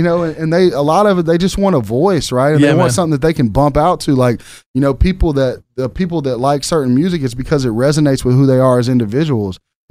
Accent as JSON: {"language": "English", "town": "Memphis", "region": "Tennessee", "country": "United States", "said": "I'm from Memphis."}